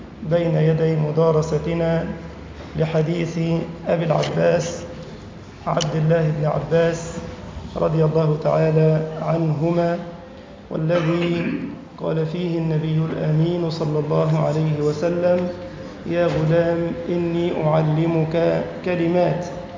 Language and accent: Arabic; Egypt; واجعل بلدنا مصر أمنا أمانا سخاء رخاء